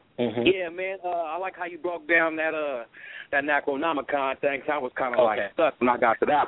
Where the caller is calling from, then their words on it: California, United States; I'm calling from Cali, calling from the Bay Area.